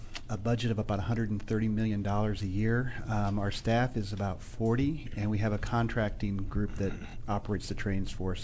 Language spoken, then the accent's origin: English; Iowa, United States; I grew up in Iowa, a small town in northern Iowa.